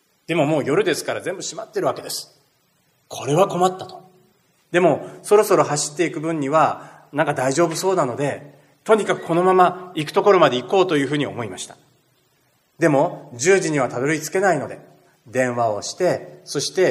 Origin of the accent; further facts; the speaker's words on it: Toyama, Japan; 私の実家は富山なんですけど